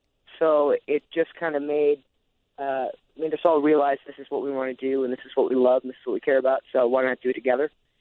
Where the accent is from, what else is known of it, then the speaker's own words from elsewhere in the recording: Glen Ellyn, Illinois, United States; Well, I am actually from the suburbs of Chicago. I'm from Glen Ellen, the northwest suburbs.